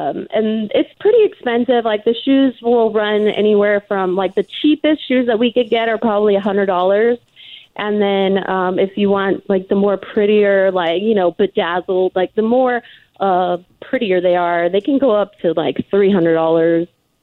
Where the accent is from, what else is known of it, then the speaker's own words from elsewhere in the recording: Mexico; and I'm Mexican